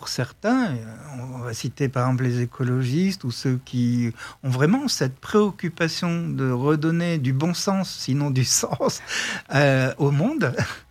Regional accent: France; j'ai retrouvé presque les mêmes problématiques que mon enfance ici en France

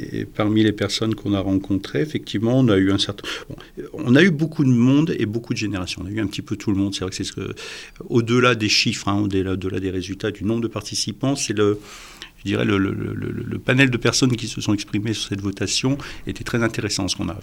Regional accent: France; j'ai le droit de le faire même si moi je suis français

